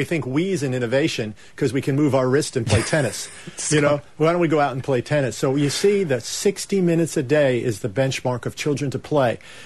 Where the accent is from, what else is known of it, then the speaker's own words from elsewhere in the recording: New York, United States; also born or lived in Virginia; Yeah, I grew up in New York and Virginia in the U.S.